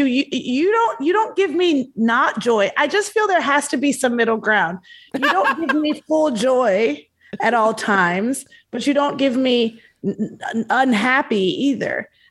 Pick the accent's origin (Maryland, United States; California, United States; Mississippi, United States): Maryland, United States; Baltimore; also born or lived in Lewisburg, West Virginia; Baltimore, Maryland. I was born in Baltimore. I spent 2 years in Lewisburg, West Virginia, where my mother was going to medical school.